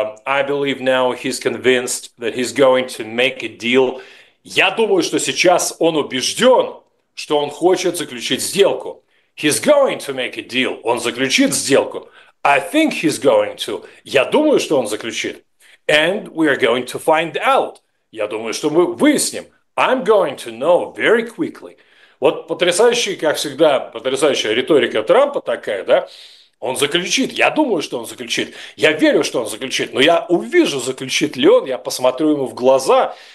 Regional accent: Russia; moved away; когда люди узнают, что там я из России изначально

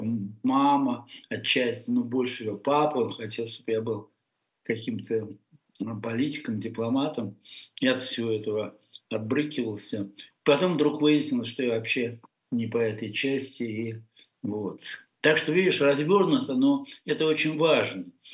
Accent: Russia; moved away as an adult; после того, как я уехал из России, это что такое несовершенство человеческой души, души и природы. Потому что мы все в России воспитаны на французском просветительстве.

